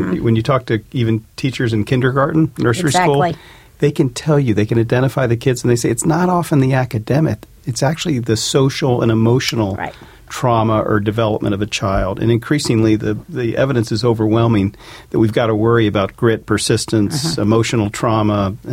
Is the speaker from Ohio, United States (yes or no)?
yes; Ohio, United States; Unfortunately, that includes my home state of Ohio.